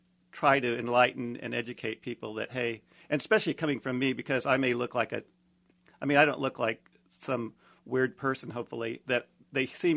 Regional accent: Midwest, United States; Part of it is, I think, because I grew up in the Midwest, and I realized that there's that mentality that nudity should be hidden

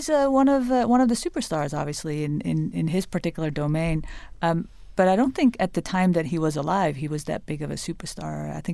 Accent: Netherlands; The Dutch painter, from my home country.

